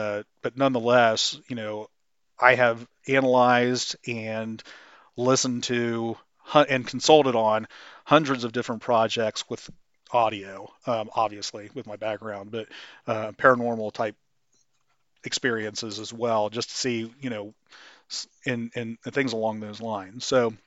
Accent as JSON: {"language": "English", "region": "Ohio", "country": "United States", "tie": "born or raised there", "said": "I grew up in Western Ohio."}